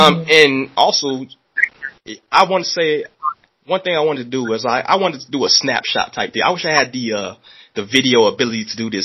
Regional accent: Chicago, Illinois, United States; I told you myself, I'm from Chicago, which has been like the bluest of the bluest areas in, you know, throughout history.

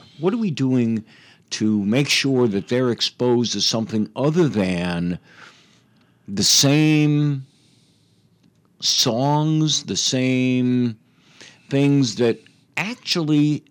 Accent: Chicago, Illinois, United States; but I grew up in Chicago.

